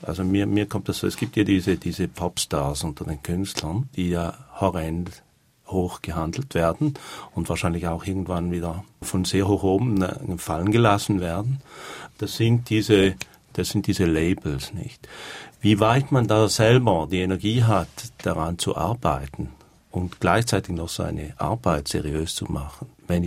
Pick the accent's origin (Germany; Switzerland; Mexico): Switzerland